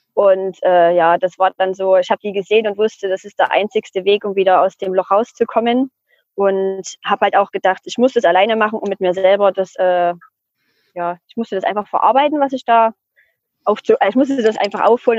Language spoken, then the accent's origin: German; Spain; Dann habe ich ihm auch gesagt, ich komme aus Spanien